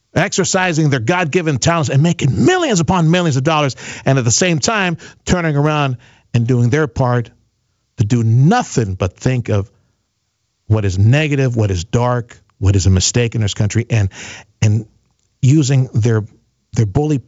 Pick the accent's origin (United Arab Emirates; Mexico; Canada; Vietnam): Mexico; now in United States; I grew up in Mexico and I live just north of Mexico.